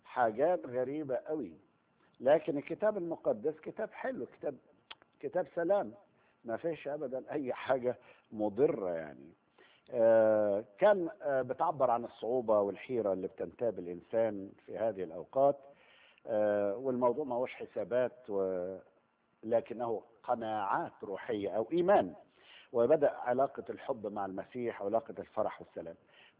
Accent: Egypt; accent: Egyptian; يمكن بتفهمونا احنا بسهولة عشان احنا مصريين

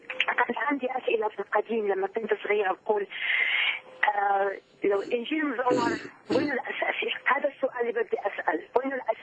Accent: Morocco; أنا مغربية

